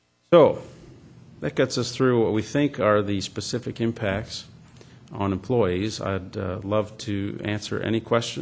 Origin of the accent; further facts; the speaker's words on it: Florida, United States; born there; I was born in Florida, you know.